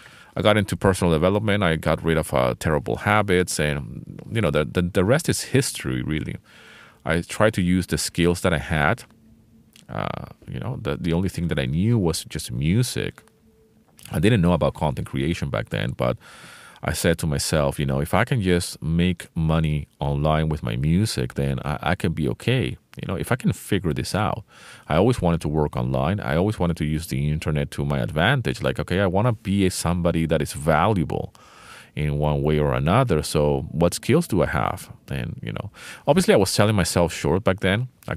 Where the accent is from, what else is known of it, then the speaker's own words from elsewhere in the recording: Venezuela; also born or lived in United Kingdom; I am British by birth, but I grew up in Venezuela.